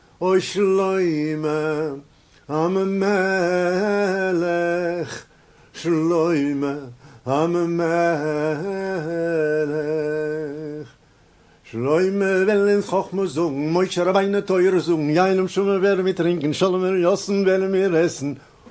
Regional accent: Canada; German is a second language; Ich war ein Engländer, ein Kanada-Engländer.

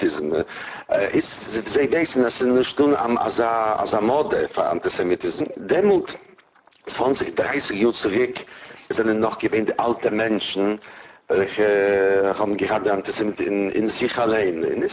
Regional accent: Katowice, Silesian Voivodeship, Poland; born there; German is a second language; Ich habe geboren in Katowice, das ist in Niedersilesien.

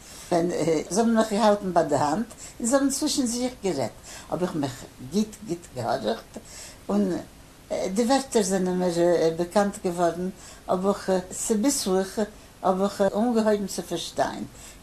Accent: Poland; first language Polish; German is a second language; now in France; wir sollen weg von Polen nach Frankreich. Und also sind wir gekommen nach Frankreich. Meine erste Sprache ist nicht gewöhnt, Jiddisch. Meine erste Sprache ist gewöhnt, Polnisch. Und ich habe nicht gekannt, kein Jiddisch. Keiner hat nicht geredet mit mir, kein Jiddisch. Ich habe geredet, Polnisch.

